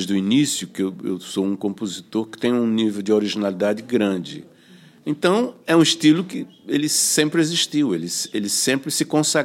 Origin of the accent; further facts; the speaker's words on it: Maceió, Alagoas, Brazil; Bom, eu iniciei essa turnê em Maceió, na minha terra, né?